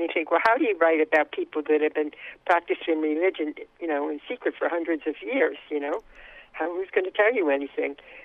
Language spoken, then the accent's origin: English; New York, United States; also born or lived in New Jersey; now in New Mexico; where I grew up in New York and New Jersey, there were a lot of Jewish people around.